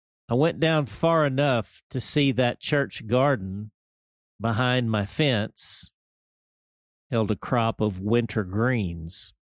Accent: Dumas, Oregon, United States; also born or lived in Kentucky / Texas / Tennessee / Arkansas; then Pendleton, my mom and dad's home, about 10 miles away, then Dumas in Deschutes County, that's my hometown.

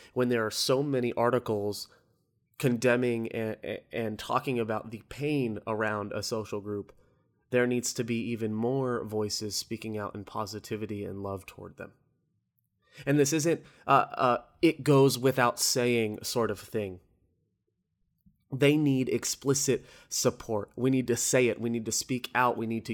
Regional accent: Orlando, Florida, United States; I'm from Orlando.

